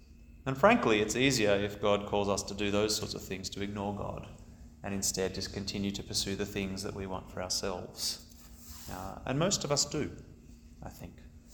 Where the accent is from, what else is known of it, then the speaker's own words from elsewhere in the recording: Sydney, New South Wales, Australia; I'm originally from Sydney. I grew up in the university scene over there.